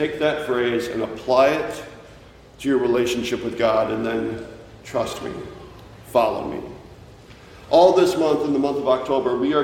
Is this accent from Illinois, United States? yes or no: yes; Illinois, United States; I grew up in Northwest Illinois outside of Galena, so there's awesome driving up there, in my humble opinion.